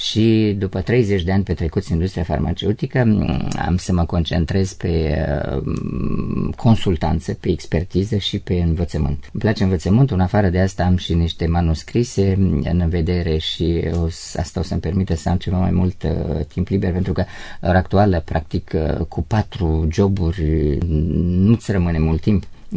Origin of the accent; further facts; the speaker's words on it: Cluj-Napoca, Cluj County, Romania; Eu sunt clujean și rămân.